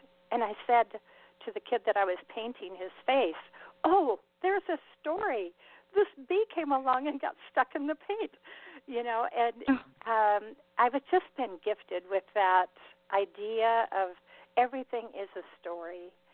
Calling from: Clarkston, Washington, United States; I'm calling from a little town called Clarkston, Washington. It is right across the river from Lewiston, Idaho, which is more identifiable.

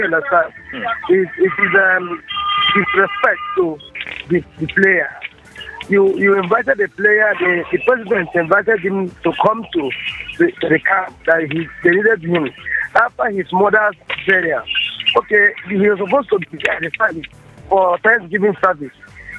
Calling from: Lagos, Nigeria; I'm calling from Lagos.

